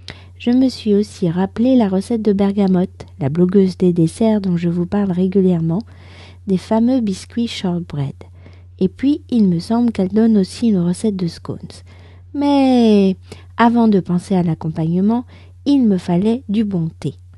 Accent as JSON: {"language": "French", "country": "France", "said": "je suis française, j'habite près de Paris et je vous raconte au travers de ce podcast un petit bout de ma journée."}